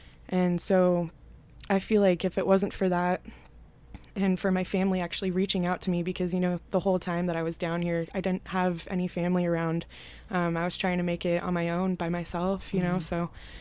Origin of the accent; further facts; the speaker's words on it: Alaska, United States; thanks to my experience growing up in Alaska, when everybody starts to panic, I go into survival mode